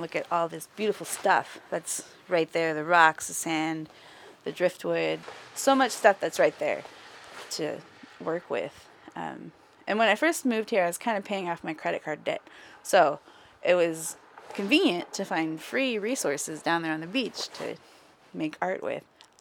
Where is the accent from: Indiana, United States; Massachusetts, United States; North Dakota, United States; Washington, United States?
Indiana, United States; I'm from Indiana, so there's no beach anywhere.